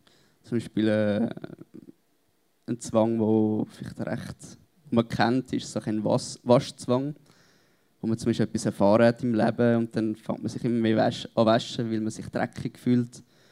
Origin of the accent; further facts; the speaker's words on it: Winterthur, Zurich, Switzerland; Ja, ich bin ein Winterthurer durch und durch. Ich bin da geboren und aufgewachsen.